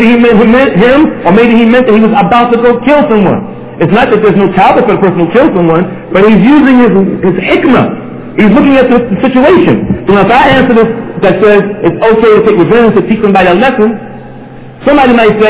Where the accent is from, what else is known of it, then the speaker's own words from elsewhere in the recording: United States; Those are the type of questions I can ask because I'm from America.